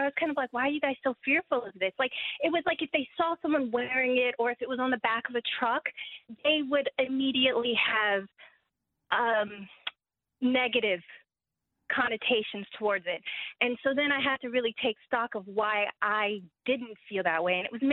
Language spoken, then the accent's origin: English; the South, United States; I'm so proud to be from the South.